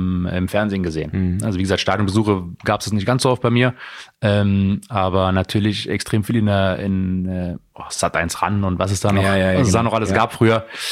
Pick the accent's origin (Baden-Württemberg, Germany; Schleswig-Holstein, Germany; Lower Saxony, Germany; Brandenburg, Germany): Baden-Württemberg, Germany; Heidelberg; als Heidelberger mit Mannheim, ein Stück weit ein Hassliebe.